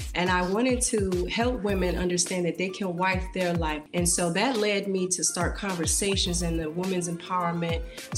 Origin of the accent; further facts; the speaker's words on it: Detroit, Michigan, United States; I grew up in Detroit, and my family life, church-going folk.